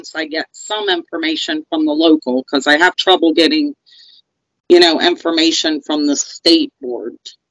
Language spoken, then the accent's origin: English; Maryland, United States; from Maryland.